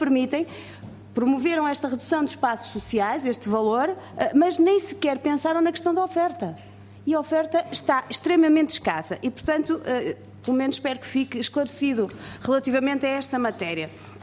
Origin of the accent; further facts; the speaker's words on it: Viana do Castelo, Portugal; eu, por exemplo, que até sou do Alto Minho, só tenho direito a 1 euro